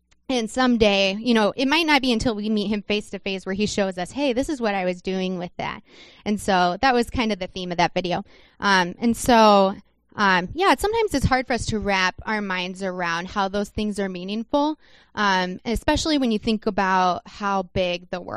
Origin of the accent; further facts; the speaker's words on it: Orlando, Florida, United States; or I grew up in Orlando where we have Disney World.